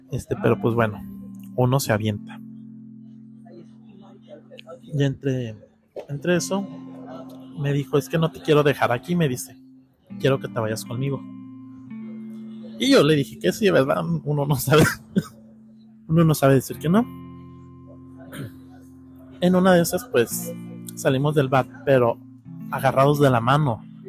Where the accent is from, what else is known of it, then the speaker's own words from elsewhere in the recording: Mazatlán, Sinaloa, Mexico; Y no es cierto, soy de Mazatlán, Sinaloa.